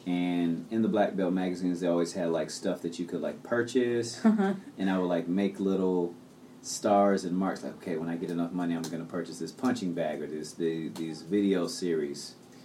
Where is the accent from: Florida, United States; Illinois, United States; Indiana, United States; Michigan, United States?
Michigan, United States; Detroit; also born or lived in Inglewood; now in California, United States; When my parents split, my mom just moved back to Detroit, because that's also, like, where her s